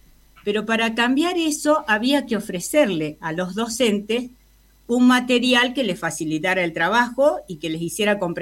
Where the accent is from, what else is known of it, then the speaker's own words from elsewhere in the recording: Rosario, Santa Fe, Argentina; como los rosarinos nos comemos las heces